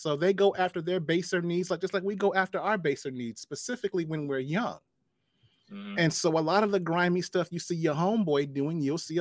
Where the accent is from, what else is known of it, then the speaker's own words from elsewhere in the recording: Detroit, Michigan, United States; also born or lived in Atlanta; I am from Detroit, Michigan.